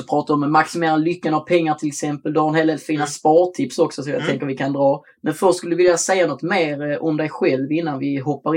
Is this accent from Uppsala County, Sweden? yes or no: no; Skåne, Sweden; accent: Scanian; Likt min skånska.